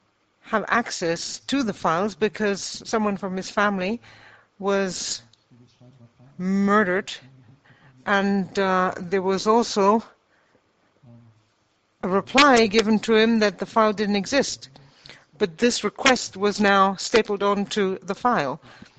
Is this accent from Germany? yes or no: yes; Oldenburg, Lower Saxony, Germany; I'm from Oldenburg, and we have a clinic on the border of the town of Oldenburg